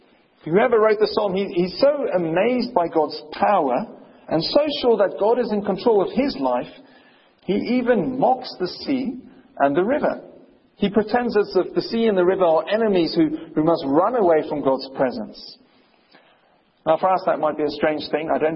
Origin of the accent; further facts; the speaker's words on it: South Africa; And also, as South African citizens, I think we're all very grateful for the work which Nelson Mandela and Desmond Tutu have done